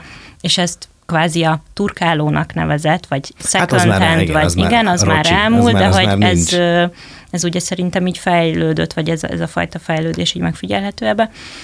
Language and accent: Hungarian; Slovakia; Én ugye felvidéki vagyok, és a szüleimnek ugye, tehát ugye csehszlovák design